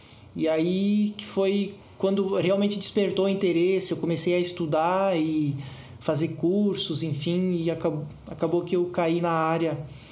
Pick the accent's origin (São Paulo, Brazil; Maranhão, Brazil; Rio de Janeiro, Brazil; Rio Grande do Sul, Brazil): Rio Grande do Sul, Brazil; Porque eu sou de origem, como se falou, eu sou gaúcho, sou de origem italiana, então a minha família era italiana.